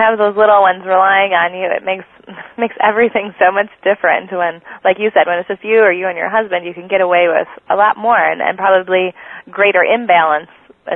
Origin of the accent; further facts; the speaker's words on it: Minnesota, United States; accent: Minnesota; I was just thinking between your Southern accent and my Minnesota accent, we're just going to get some geographical diversity.